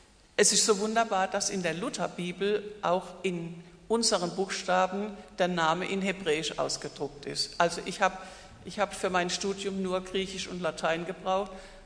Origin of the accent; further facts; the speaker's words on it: Diedesheim, Baden-Württemberg, Germany; also ich bin ja im Neckartal aufgewachsen und also in Diedesheim, Neckar-Els